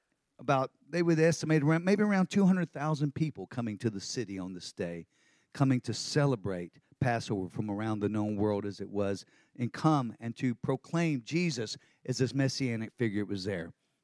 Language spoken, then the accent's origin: English; Texas, United States; because I'm a Texan and that's just the way it works.